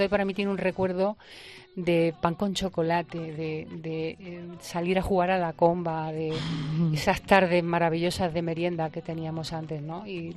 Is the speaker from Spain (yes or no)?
yes; Málaga, Andalusia, Spain; yo cuando era chica había un programa en Málaga de radio